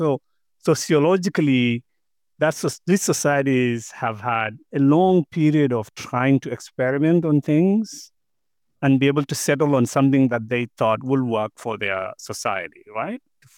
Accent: Kenya; You and I come from Kenya

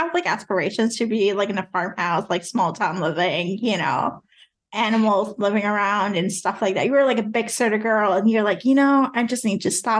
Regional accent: New York, United States; which is strange because I came from New York where it has all these like amazing food.

